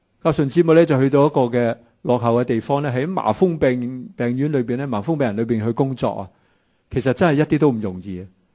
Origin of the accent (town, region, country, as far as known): China